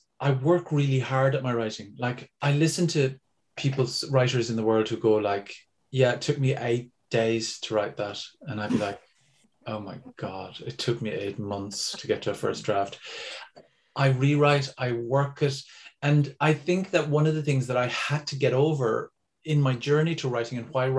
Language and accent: English; Ireland; But we as Irish people understand what slagging means and understand what that kind of use of language within a group means.